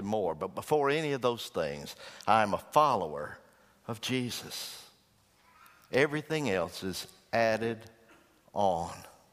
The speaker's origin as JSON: {"language": "English", "country": "United States", "said": "I'm an American. I live in Sweet Home, Alabama."}